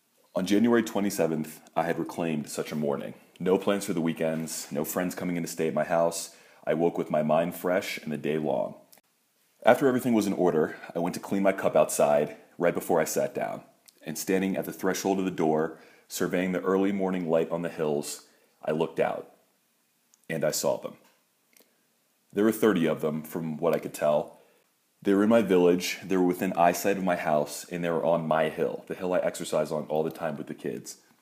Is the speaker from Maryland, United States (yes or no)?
yes; Annapolis, Maryland, United States; now in Rwanda; I'm from Annapolis, Maryland, and I'm currently serving as a maternal and child health volunteer in Peace Corps Rwanda.